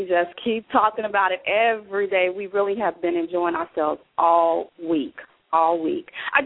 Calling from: Chicago, Illinois, United States; Chicago. Hey, Michael

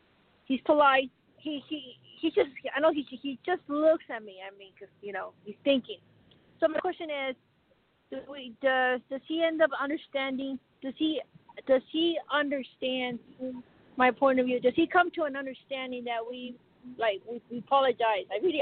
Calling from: Arizona, United States

